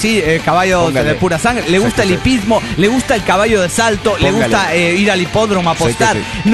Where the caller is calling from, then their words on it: Mexico City, Mexico; saludándolos desde el inundado DF mexicano.